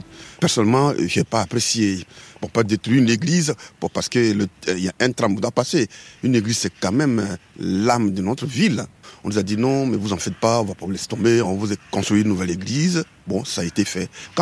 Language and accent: French; Côte d’Ivoire; now in France; je suis originaire de la Côte d'Ivoire. Je suis en France depuis le 16 février 1985.